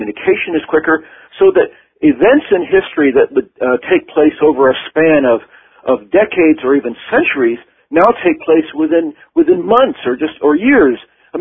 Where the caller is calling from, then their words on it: California, United States; here I'm talking from Southern California in Orange County.